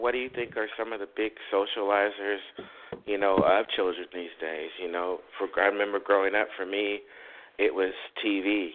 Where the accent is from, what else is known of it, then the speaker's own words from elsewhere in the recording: Compton, California, United States; we grew up in Compton and, you know, in the heart of the gang violence.